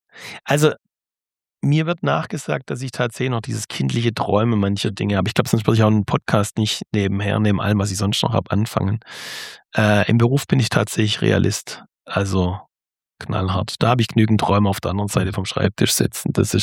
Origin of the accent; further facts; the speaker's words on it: Vaihingen an der Enz, Baden-Württemberg, Germany; Ich komme aus Vaihing an der Enns, wo es Ensingen gibt